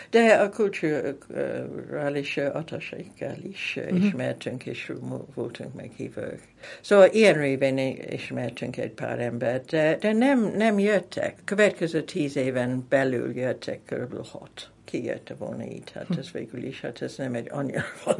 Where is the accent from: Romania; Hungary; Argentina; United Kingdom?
United Kingdom; England; first language English; Hungarian is a second language; mivel született angol vagyok